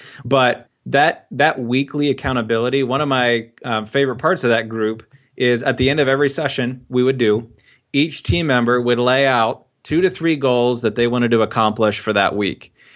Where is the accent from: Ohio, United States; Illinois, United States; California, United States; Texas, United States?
Ohio, United States; born and raised in the Buckeye State, love Ohio State football.